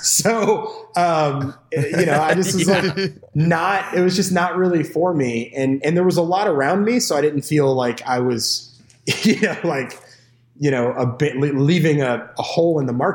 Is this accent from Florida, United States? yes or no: yes; St. Petersburg, Florida, United States; also born or lived in Memphis, Tennessee; I was born in Memphis, Tennessee, but I grew up here in St. Pete. You know, I was there till I was about 10 years old, and then I moved down to Florida, and I've been here since.